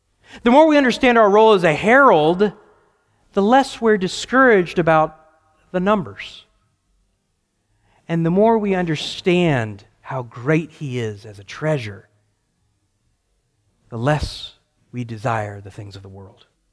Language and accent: English; the South, United States; I remember growing up in the South, you know, if I didn't want to share with my brother, my mother used this term.